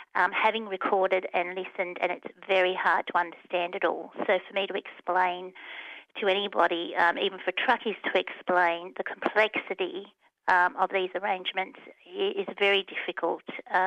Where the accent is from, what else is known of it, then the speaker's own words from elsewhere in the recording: Sydney, New South Wales, Australia; Well, I'm from South Sydney